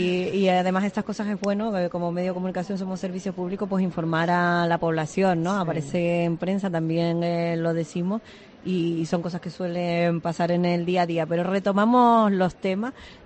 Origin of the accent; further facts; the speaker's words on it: Arona, Canary Islands, Spain; yo soy de Arona.